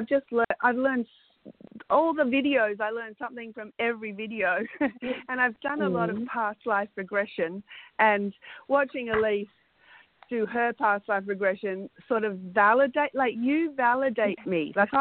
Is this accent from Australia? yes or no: yes; Western Australia, Australia; I'm from Western Australia.